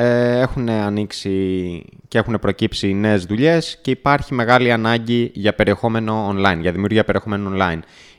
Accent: Peristeri, Attica, Greece; Γεννήθηκα και μεγάλωσα στο Περιστέρι, στην Αθήνα. Εδώ ζω και τώρα. Οι γονείς μου, ο πατέρας μου είναι από την Τρίπολη, η μητέρα μου είναι από τα Ιωάννινα.

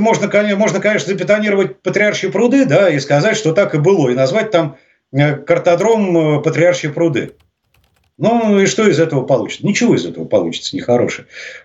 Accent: Moscow, Russia; Я москвич коренной, я так получилось, что мимо этого памятника в школу ездил, я на Пушкинской площади учился.

